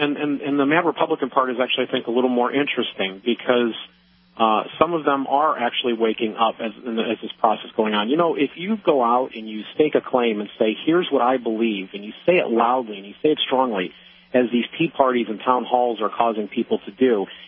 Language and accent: English; Ohio, United States; we have term limits in my home state, the Buckeye State of Ohio